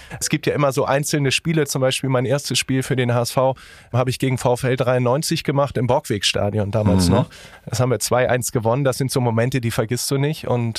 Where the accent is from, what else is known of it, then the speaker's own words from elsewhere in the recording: Hamburg, Germany; Also ich bin in Hummelsbüttel geboren, bin dort groß geworden, lebe da heute mit meiner Familie noch.